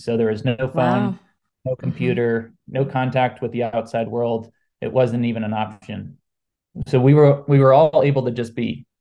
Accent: St. Louis, Missouri, United States; So I was born and raised in St. Louis. I'm the seventh of eight children

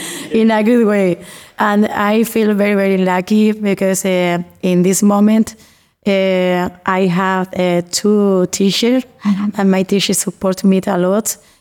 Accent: Jerez de la Frontera, Andalusia, Spain; I'm from Jerez de la Frontera. My town is a little village. It's like a 1,000 person living in this place.

